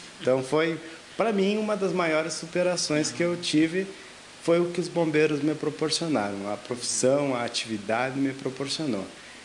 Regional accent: São José do Ouro, Rio Grande do Sul, Brazil; also born or lived in Tupanci do Sul; now in Lagoa Vermelha, Brazil; eu venho de São José do Ouro, sou natural de São José do Ouro. Morei muito tempo aí na grande metrópole de Tupanci do Sul. E como não tinha hospital em Tupanci, fui originário aí da cidade de São José do Ouro, posterior vindo para Lagoa Vermelha e já me considero lagoense

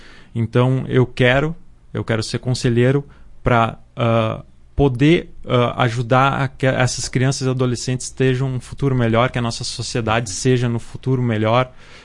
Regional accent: Viamão, Rio Grande do Sul, Brazil; now in Marau, Brazil; tenho 37 anos. Sou morador do bairro Rigo. Há 17 anos resido em Marau. Sou natural de Viamão. Meus pais são marauenses do interior de Marau, da comunidade de Nova Esperança.

